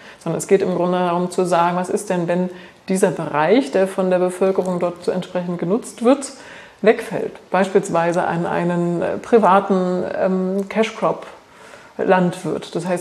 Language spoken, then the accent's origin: German; Thuringia, Germany; ich komme aus Thüringen ursprünglich